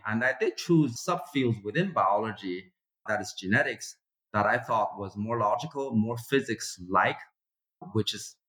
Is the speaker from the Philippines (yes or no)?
no; China; I grew up in China back when it was desperately poor.